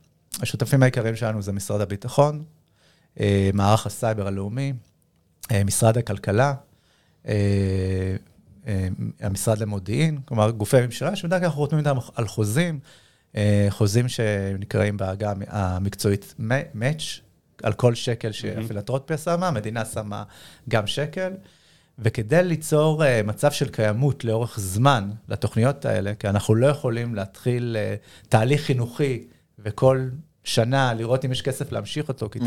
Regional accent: Ashkelon, Southern District, Israel; אני רוצה לחזור לאשקלון. אני רוצה להיות באשקלון ולקחת את כל הידע שצברתי ואת כל היכולות שלי ולחזור למקום שבו גדלתי.

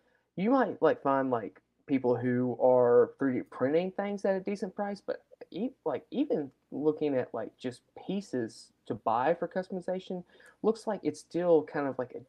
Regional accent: Texas, United States; You know, growing up in Texas, being around authentic and Tex-Mex, it's an acquired flavor.

